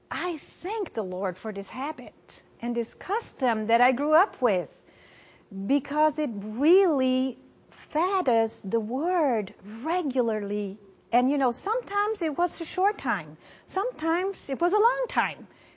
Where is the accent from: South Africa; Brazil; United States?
Brazil; South Region; also born or lived in Netherlands; So I grew up in South Brazil and in the Netherlands.